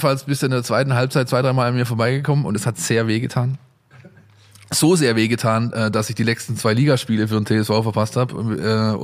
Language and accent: German; Ensingen, Baden-Württemberg, Germany; Da habe ich für Ensingen gekickt. Ich komme daher, ich komme aus dem Ort.